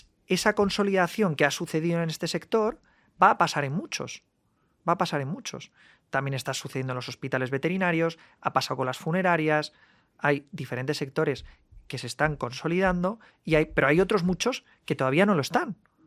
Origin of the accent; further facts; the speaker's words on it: Valladolid, Castile and León, Spain; yo soy de Valladolid, que era reconocido en Valladolid, ¿no?